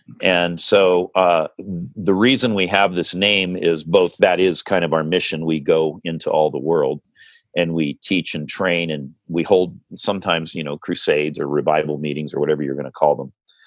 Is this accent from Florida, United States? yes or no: no; Santa Monica, California, United States; born there; I was born in Santa Monica. And although I've lived elsewhere, I seemingly have always come back here